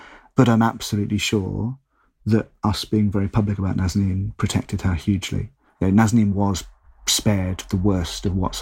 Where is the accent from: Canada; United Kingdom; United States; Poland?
United Kingdom; And probably being British rather than being Iranian British, I was just struck by how crazy the whole thing was.